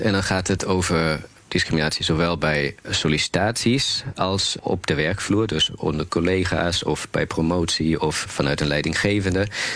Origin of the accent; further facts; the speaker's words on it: Berlin, Germany; Dutch is a second language; now in Netherlands; Ik kom uit Duitsland, uit Berlijn.